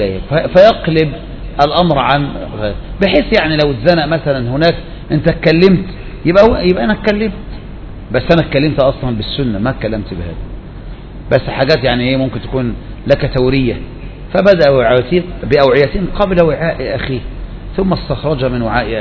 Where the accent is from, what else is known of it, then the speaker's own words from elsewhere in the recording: Egypt; احنا عندنا في مصر